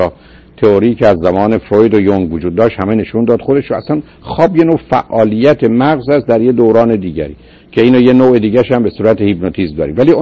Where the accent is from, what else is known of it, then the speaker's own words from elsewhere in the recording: Iran; moved away; من این که از ایران گریختم،